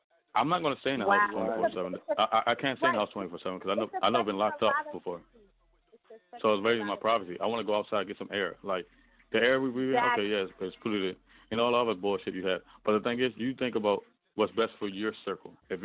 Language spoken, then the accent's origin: English; Baltimore, Maryland, United States; I mean, I'm from Baltimore. I don't know how that affects y'all